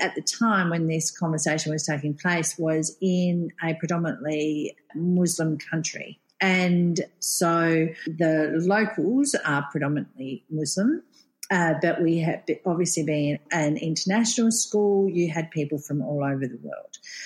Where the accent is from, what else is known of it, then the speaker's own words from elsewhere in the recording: Australia; now in Qatar; I'm an Aussie based here in Qatar.